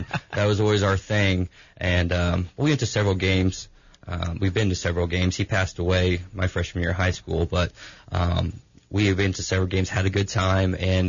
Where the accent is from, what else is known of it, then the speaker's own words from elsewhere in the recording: Tuscola, Illinois, United States; Yeah, I'm from Tuscola, Illinois.